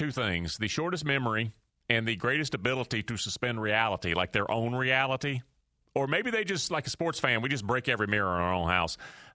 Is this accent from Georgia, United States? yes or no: yes; Atlanta, Georgia, United States; I grew up in Atlanta, and everybody knows that. I was a big Braves fan.